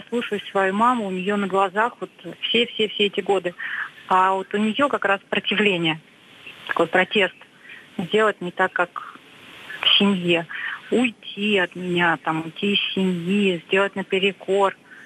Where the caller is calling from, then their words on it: Mytishchi, Moscow Oblast, Russia; Я звоню из Мытищи, это Московская область.